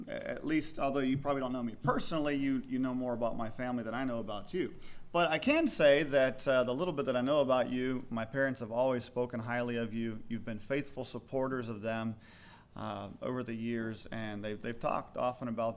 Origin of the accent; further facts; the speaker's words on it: the South, United States; I grew up in the South, and hey man, this is how you can speak in the South.